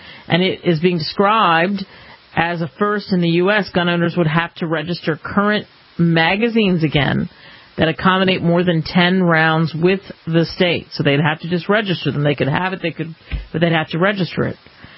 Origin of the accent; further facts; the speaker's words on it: Philadelphia, Pennsylvania, United States; Yes, and it happened in my hometown, Philadelphia.